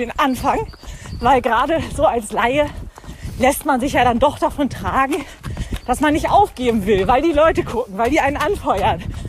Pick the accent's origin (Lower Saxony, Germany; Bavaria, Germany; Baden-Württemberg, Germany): Lower Saxony, Germany; Hanover; in meiner Heimat den ersten Marathon